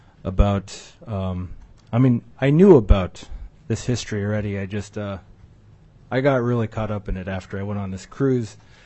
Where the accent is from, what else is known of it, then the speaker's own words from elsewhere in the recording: St. Paul Island, Alaska, United States; I'm from St. Paul Island, Alaska.